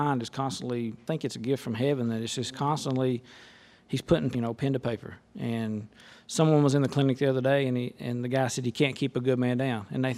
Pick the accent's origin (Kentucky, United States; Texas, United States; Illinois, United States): Kentucky, United States; Hey, we're from Eastern Kentucky. We had like 18 inches up there, so.